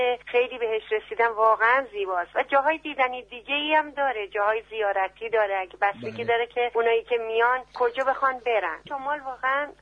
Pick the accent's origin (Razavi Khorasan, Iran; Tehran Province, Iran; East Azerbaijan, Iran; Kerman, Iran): Kerman, Iran; now in Sari, Iran; خودم کرمانیم.